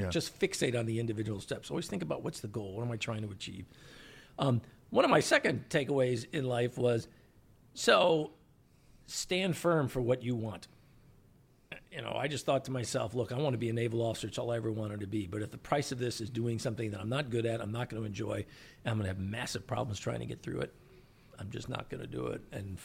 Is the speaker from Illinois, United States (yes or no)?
yes; Chicago, Illinois, United States; I didn't come from a military family. I grew up in Chicago, long way from the ocean, you know, on the shores of the largest freshwater lake in the United States, but still.